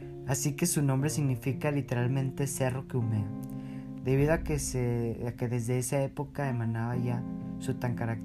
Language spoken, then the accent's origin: Spanish; Guadalajara, Jalisco, Mexico; Pues nosotros que somos de Guadalajara, que estamos bastante alejados, bueno, relativamente alejados de estos cerros